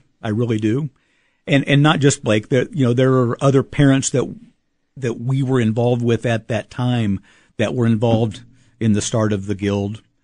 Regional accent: Kansas City, Kansas, United States; when I was growing up in the Kansas City, Kansas schools

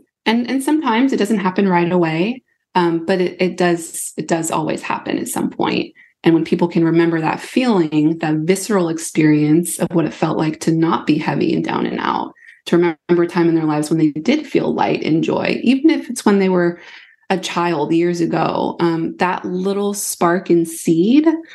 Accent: Texas, United States; I'm from Texas, grew up in rural Texas

